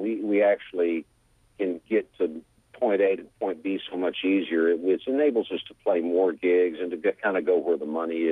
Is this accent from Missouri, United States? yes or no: no; San Antonio, Texas, United States; also born or lived in Corpus Christi; Well, I grew up in San Antonio, Texas, in Corpus Christi, Texas, and then kind of moved around to various different places within Texas.